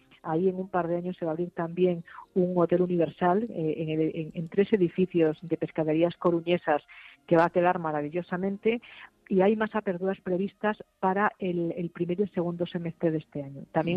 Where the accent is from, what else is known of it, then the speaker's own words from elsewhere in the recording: Galicia, Spain; yo soy gallega, mi familia, perdón, toda mi familia está allí, no los veo desde Navidades